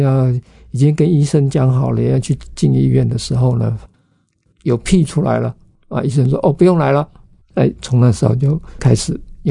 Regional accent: southern Taiwan, Taiwan; 我是南部人，所以我们在南部那时候初中毕业考高中方向就是台南一中

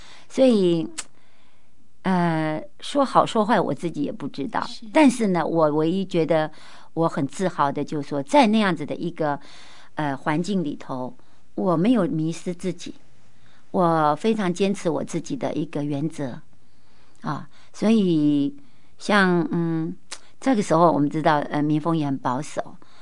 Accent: Keelung, Taiwan; moved away as an adult; 就基隆的和平岛一个小岛，那我就是在那里出生，在那里长大的，我一直到了高中毕业以后才离开那个地方啊。

